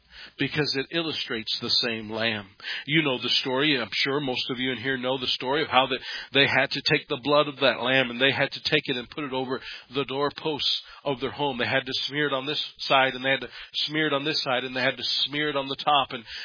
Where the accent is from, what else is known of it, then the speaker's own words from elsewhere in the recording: United States; since I was born and raised in America, when I see the word stripes